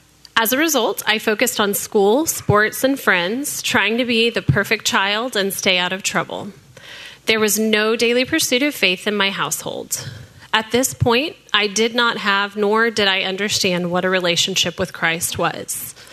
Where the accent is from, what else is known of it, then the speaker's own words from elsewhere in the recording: Dallas, Texas, United States; I was born and raised here in Dallas.